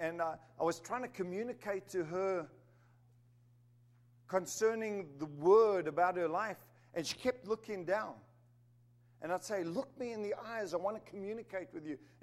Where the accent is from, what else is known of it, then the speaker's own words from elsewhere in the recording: South Africa; also born or lived in Zimbabwe; now in United States; I am a United States citizen for about 2 years now, but I was born in Zimbabwe. I grew up in South Africa. So I think like a South African.